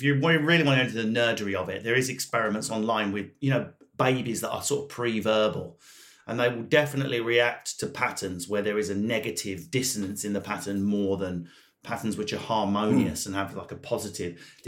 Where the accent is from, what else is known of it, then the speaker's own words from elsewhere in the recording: United Kingdom; because I'm British